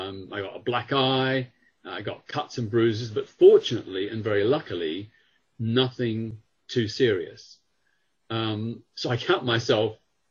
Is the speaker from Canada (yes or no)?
no; Australia; I grew up in Australia